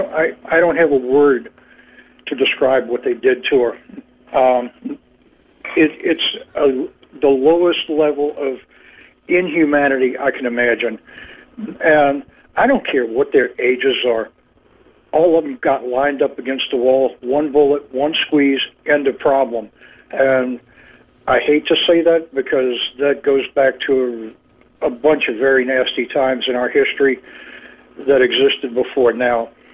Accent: New Orleans, Louisiana, United States; moved away as an adult; now in Cordova, United States; I'm in Cordova now. I came here right after Hurricane Katrina, so I am from New Orleans. I spent 61 years there before Katrina came to pay us a visit.

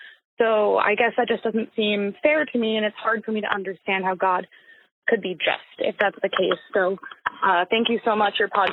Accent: Maine, United States; I'm from Maine.

